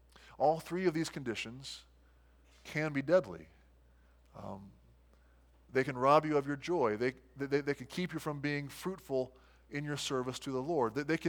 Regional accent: Midwest, United States; Now, you and I were raised here in the Midwest to take care of yourself, to do it by yourself

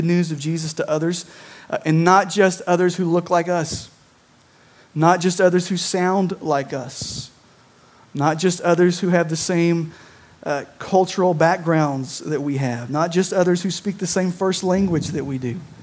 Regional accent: Somerset, Kentucky, United States; I am from Somerset, Kentucky, south central, southeast-ish, okay, Kentucky. not exactly a cultural melting pot.

